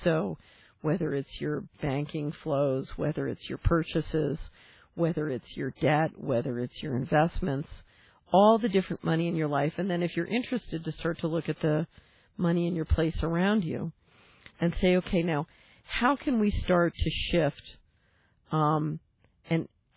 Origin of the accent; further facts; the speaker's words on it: Philadelphia, Pennsylvania, United States; So, for example, let's look at my old neighborhood where I grew up in Philadelphia.